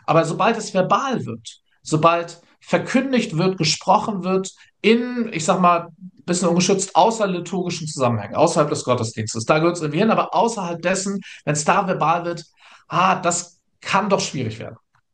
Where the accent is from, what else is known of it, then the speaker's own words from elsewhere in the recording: Hamburg, Germany; born there; Ich bin Norddeutscher, ich bin gebürtiger Hamburger